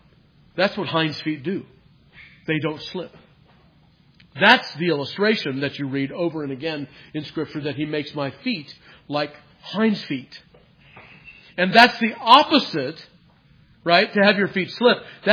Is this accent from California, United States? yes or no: yes; California, United States; I grew up in California. We'd go up to the Sierras, and we'd be driving those mountain roads.